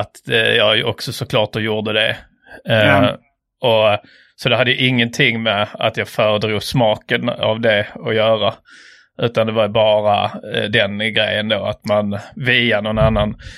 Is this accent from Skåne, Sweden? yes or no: yes; Trelleborg, Skåne, Sweden; Jag är ju från Trelleborg, så...